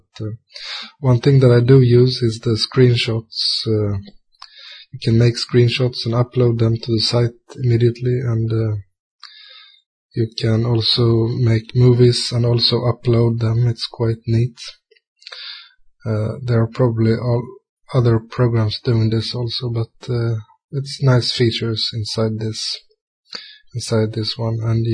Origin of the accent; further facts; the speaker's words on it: Sweden; English is a second language; Well, personally or privately, I'm from Sweden, and I'm a civil engineer